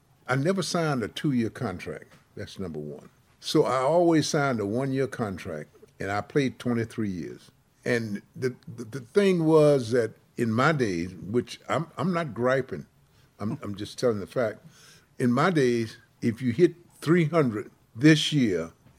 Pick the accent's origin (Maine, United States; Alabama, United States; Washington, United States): Alabama, United States; Mobile; as a little boy growing up in Mobile, Alabama.